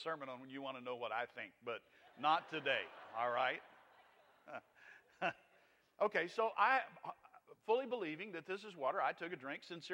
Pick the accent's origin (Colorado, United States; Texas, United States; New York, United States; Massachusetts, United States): Texas, United States; Skellytown; In my neighborhood where I grew up in Skellytown, Texas, if you got caught doing something wrong, you were likely to get whipped by the neighbors all the way back to your house.